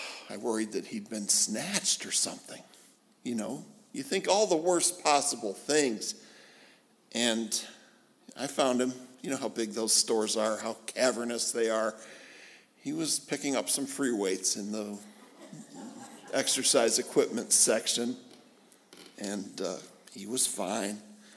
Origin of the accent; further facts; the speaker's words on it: New York, United States; Sneakers, yeah, that's what I was raised in Western New York. That's what I call them too.